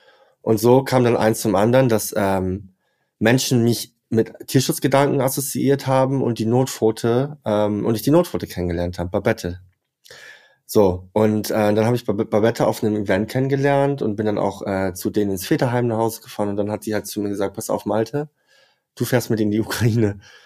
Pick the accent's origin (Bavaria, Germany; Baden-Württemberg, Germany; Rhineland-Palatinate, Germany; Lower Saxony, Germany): Lower Saxony, Germany; Leer; Ich bin in Leer aus Friesland groß geworden. Dort halt, man hat nie so wirklich über Emotionen gesprochen